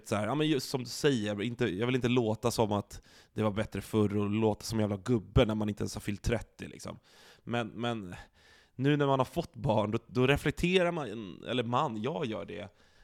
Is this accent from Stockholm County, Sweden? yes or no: yes; Stockholm, Stockholm County, Sweden; Jag är uppväxt i Ulvsunda, som det heter, Bromma, Stockholm, på gränsen mot Solna. Och vi var ett så här klassiskt medelklass familjeområde, mycket barn och ungdomar